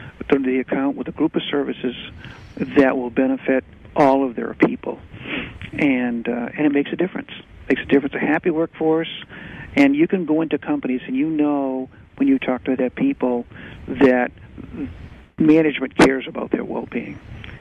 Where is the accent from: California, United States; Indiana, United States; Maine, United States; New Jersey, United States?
Maine, United States; I grew up in Maine. You know, Maine is my home